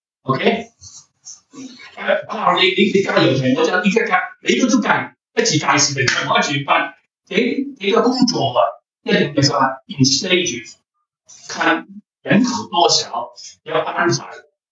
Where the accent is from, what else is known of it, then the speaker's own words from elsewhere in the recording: China; 因为我们中国人都不愿意做这些工作